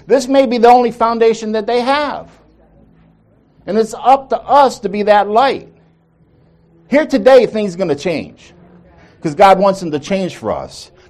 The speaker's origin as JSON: {"language": "English", "country": "Ireland", "said": "And for me, it's just in my nature, being Irish, to be stubborn."}